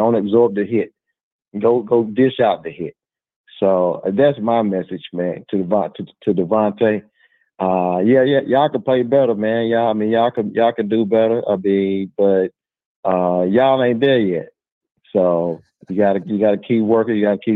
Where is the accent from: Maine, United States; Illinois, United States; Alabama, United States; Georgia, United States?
Alabama, United States; Kyle, what's up, man? … from Alabama, man.